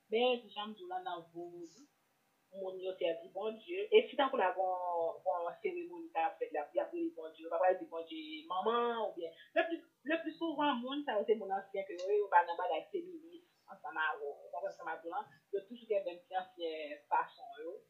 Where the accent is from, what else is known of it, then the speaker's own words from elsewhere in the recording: Haiti; parce qu'on n'est pas européen, qu'on est haïtien.